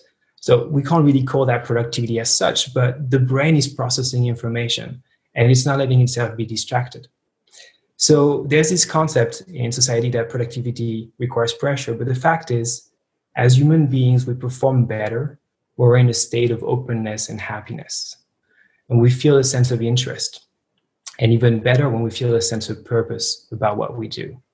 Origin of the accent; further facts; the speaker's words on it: France; also born or lived in Australia; now in Berlin, Germany; I grew up in France, I lived in Australia, I traveled to a bunch of countries, and then I arrived in Berlin about 7 years ago